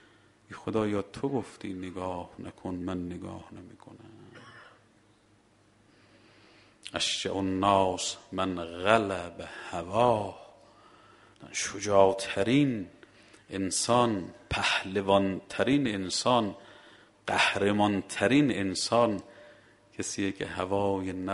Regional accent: Mashhad, Razavi Khorasan, Iran; من بچه مشهدم، من 15-16 سالم بود

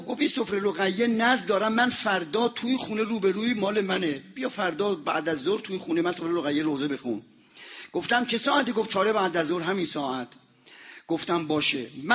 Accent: Isfahan, Iran; now in Tehran, Iran; حدود 50 سال قبل برای یه کاری ما از فریدن اصفهان اومدیم، از اصفهان اومدیم تهران

